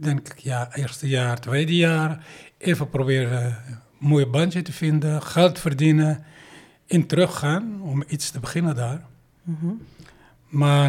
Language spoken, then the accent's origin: Dutch; Morocco; Dutch is a second language; moved away as an adult; now in Netherlands; Ik ben van Marokkaanse afkomst. Ik ben in 1966, om precies te zijn, in oktober naar Nederland gegaan, maar niet als eindbestemming toen, ja, jongeman, 21.